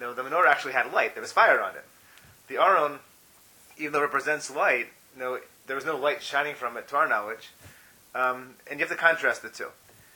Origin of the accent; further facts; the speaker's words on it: Atlanta, Georgia, United States; When I was a kid growing up in Atlanta, they used to have this weekly newsletter called Torah from Dixie.